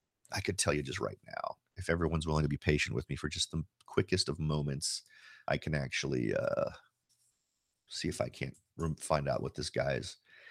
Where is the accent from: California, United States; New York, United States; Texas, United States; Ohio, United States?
California, United States; Now, I grew up in Silicon Valley, so I'm pretty aware of what the feel was or the vibe.